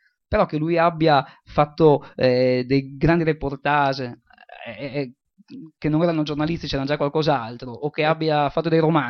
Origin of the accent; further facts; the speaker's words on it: Friuli-Venezia Giulia, Italy; also born or lived in Switzerland; io sono nato in Svizzera, poi siamo tornati, siamo andati a vivere nei paesi della pianura friulana, insomma, era un paese abbastanza povero negli anni 60